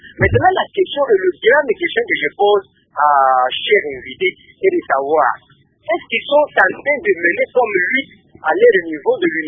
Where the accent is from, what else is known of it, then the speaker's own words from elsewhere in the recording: DR Congo; je viens de la République démocratique du Congo